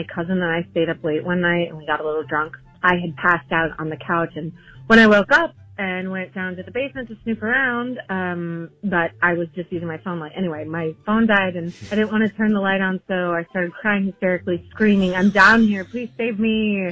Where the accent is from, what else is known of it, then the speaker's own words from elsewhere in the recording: Texas, United States; I grew up in Texas and wanted to be a cowgirl so bad.